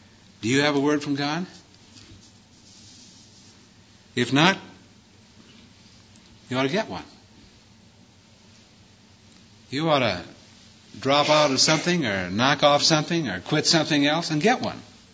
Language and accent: English; Iowa, United States; off the Iowa farm. I wanted to sing